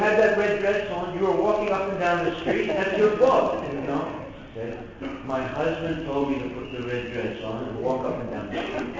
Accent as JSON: {"language": "English", "country": "India", "lives_now": "United States", "said": "No, I'm not crazy. I'm Indian."}